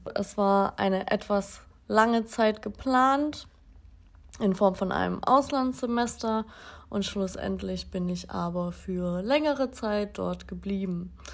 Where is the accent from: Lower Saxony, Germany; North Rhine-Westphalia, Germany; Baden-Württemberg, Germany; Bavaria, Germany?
Baden-Württemberg, Germany; Ich komme aus dem Schwarzwald, nicht aus dem tiefsten, aber da habe ich studiert.